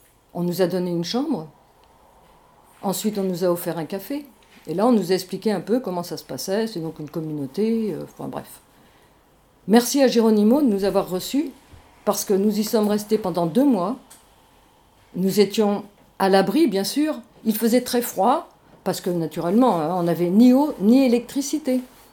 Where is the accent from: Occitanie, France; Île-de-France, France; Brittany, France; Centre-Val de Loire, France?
Brittany, France; moved away; Mais comme nous sommes natifs de la Bretagne, nous sommes donc revenus dans notre région.